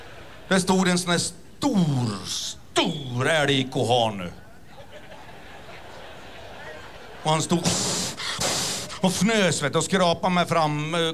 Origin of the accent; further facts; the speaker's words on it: Enånger, Gävleborg County, Sweden; jag kommer faktiskt från Enånger, ligger i Hälsingland, ligger alldeles vid kusten.